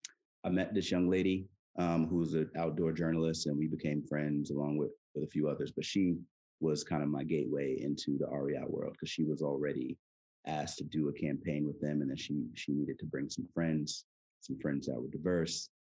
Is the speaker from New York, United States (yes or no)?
yes; Queens, New York, United States; moved away as an adult; now in Los Angeles, United States; I'm from New York, I'm from Queens, and I moved to LA back in 2011 and had never hiked or camped in my life